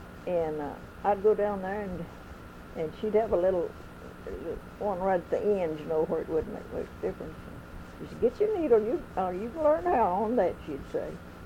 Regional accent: Kentucky, United States; born there; I was born in Lyon County. There's 11 of us children, and I was the only one born out of Trigg County.

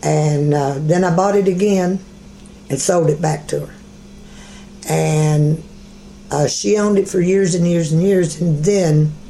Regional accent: Elkhorn, Kentucky, United States; I was born in the Big Branch Camps.

